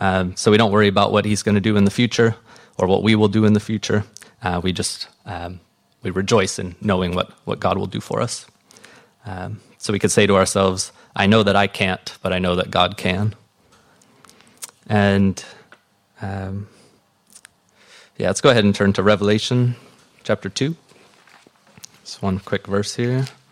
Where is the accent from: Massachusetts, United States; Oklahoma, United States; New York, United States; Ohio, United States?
New York, United States; born there; Or if you've ever been to New York, I was born in New York, you could go with Forget About It.